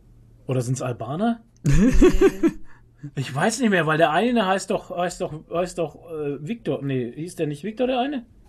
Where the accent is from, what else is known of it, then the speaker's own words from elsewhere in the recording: Germany; Ist ja immer so, wir sind ja Deutsche und haben immer dieses Vorurteil